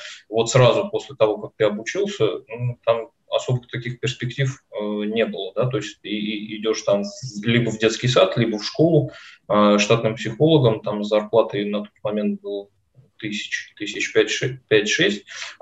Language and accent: Russian; Nizhny Novgorod, Nizhny Novgorod Oblast, Russia; Я сам из Нижнего Новгорода. Сейчас тут и прибываю.